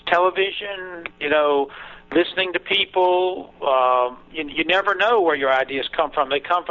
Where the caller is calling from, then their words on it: St. Augustine, Florida, United States; St. Augustine, Florida.